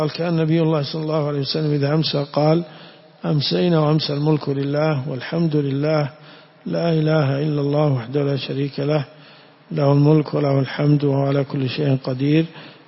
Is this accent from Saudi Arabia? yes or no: yes; Najd, Saudi Arabia; ولذلك في دعوة عند العوام عندنا بنجد